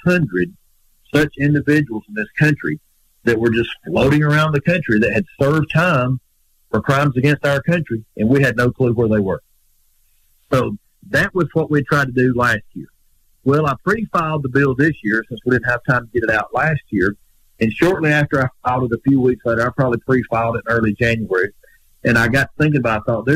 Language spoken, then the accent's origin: English; Winfield, Alabama, United States; I had personally watched with members of the FBI when they were here in my hometown of Winfield